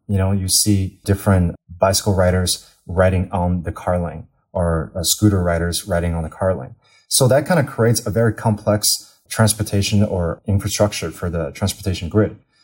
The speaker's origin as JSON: {"language": "English", "country": "United States", "tie": "born or raised there", "moved": "as an adult", "lives_now": "China", "said": "I've been living in China now for almost 4 years. This is my fourth year. But, you know, I grew up in the States my entire life."}